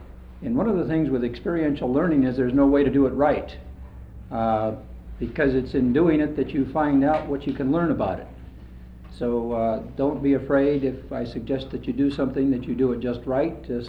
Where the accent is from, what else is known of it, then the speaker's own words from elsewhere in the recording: Portland, Oregon, United States; I'm from Portland, Oregon.